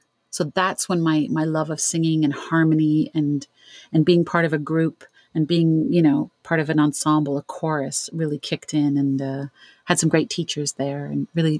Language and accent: English; Ontario, Canada; I'm from Canada, from Ontario.